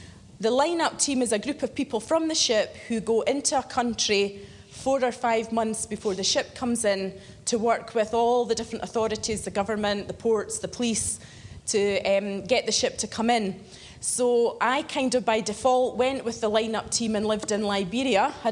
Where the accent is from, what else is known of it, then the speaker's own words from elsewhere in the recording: Dalkeith, Scotland, United Kingdom; I'm originally from the Dalkeith area, so a local girl. And this is my home church